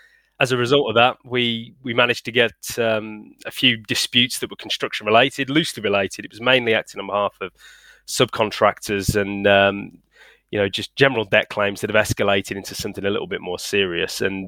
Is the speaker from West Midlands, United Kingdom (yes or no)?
yes; Birmingham, West Midlands, United Kingdom; now in Yorkshire, United Kingdom; No, I'm originally from Birmingham.